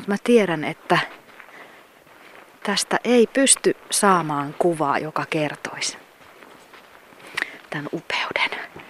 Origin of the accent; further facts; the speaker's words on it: Helsinki, Uusimaa, Finland; mä oon eteläsuomalainen, mä oon helsinkiläinen